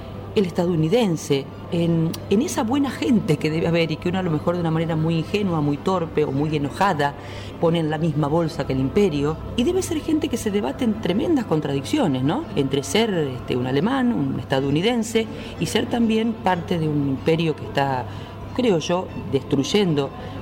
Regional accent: Argentina; no hablo de nosotros como argentinos, aunque también estamos orgullosos de ser quienes somos y a veces avergonzados.

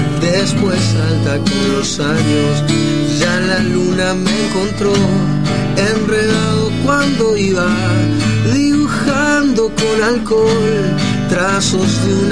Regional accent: Córdoba, Argentina; Soy de Barrio Naranjo, siempre estuve comprometido con mi barrio y me siento vecino de Alberdi, realmente amo este barrio.

